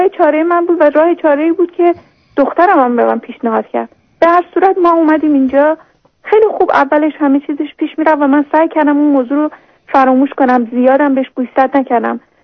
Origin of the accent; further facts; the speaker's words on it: Iran; ما ایرانی هستیم، ما شرقی هستیم، به یه چیزایی اعتقاد داریم.